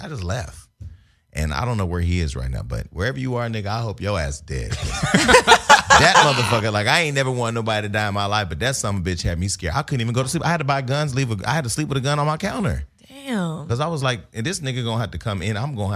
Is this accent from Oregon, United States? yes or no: no; Stockton, California, United States; I didn't really know a lot of gay niggas because I was from Stockton, whatever.